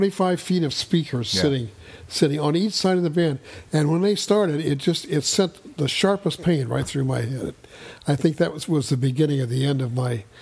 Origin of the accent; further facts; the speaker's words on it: Des Moines, Iowa, United States; I'm from Des Moines, Iowa.